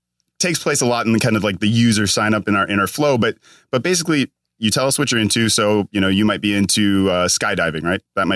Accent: Minnesota, United States; now in California, United States; Oh, man, I'm all the way from Minnesota. I came from Minnesota, moved out to California probably 13 years ago.

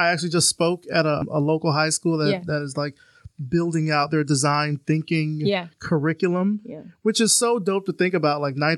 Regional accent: Selma, Alabama, United States; because I'm from Selma, Alabama, and I'm thinking, what could I do?

